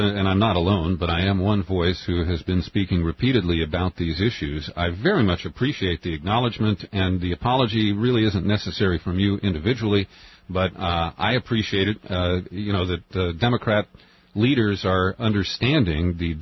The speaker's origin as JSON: {"language": "English", "region": "Ohio", "country": "United States", "tie": "born or raised there", "said": "Well, I was born and raised in Ohio, and I'm ashamed about what occurred there, but I believe I'm over it."}